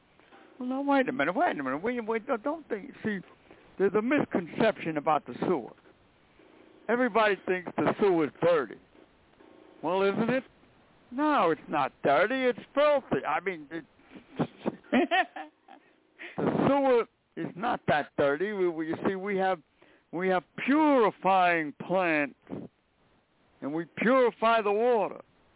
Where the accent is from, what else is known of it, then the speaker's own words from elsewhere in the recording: Brooklyn, New York, United States; I grew up in Brooklyn